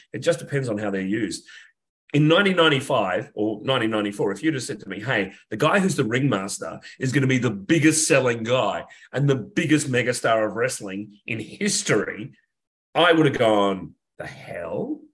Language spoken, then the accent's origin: English; Australia; As an Australian, it's great to see someone from our part of the world come back